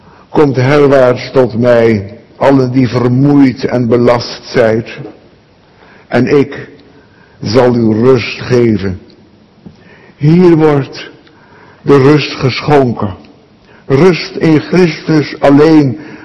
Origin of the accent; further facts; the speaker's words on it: Zeeland, Netherlands; In Zeeland, waar ik vandaan kom, praten de mensen ook veel over het geestelijk leven. En als kind heb ik het al gehoord